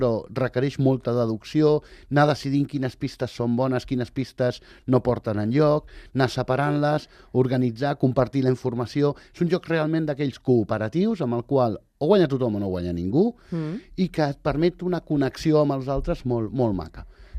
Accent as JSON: {"language": "Catalan", "region": "Catalonia", "country": "Spain"}